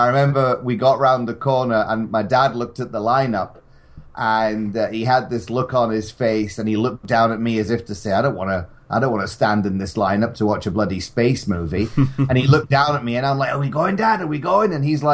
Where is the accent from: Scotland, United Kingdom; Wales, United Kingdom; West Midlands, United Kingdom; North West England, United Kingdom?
Scotland, United Kingdom; Edinburgh; I remember being freaked out with excitement in Edinburgh, where I'm a Scot